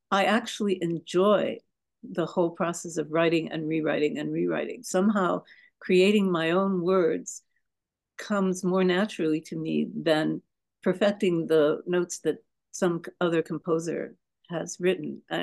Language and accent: English; Detroit, Michigan, United States; when I was in grade school, when I was growing up in Detroit, believe it or not, back then, 100 years ago.